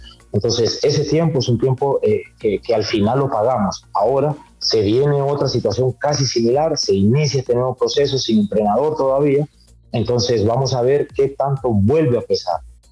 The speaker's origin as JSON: {"language": "Spanish", "country": "Honduras", "said": "a mí como hondureño no me gusta ni recordarlo"}